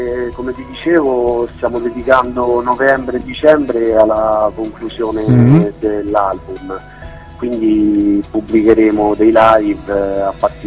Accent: Orte, Lazio, Italy; Noi siamo precisamente di Orte, provincia di Viterbo.

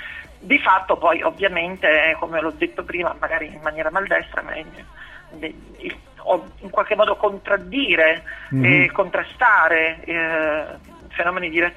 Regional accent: San Giovanni Rotondo, Apulia, Italy; born there; sono nata a San Giovanni Rotondo nella clinica di Padre Pio

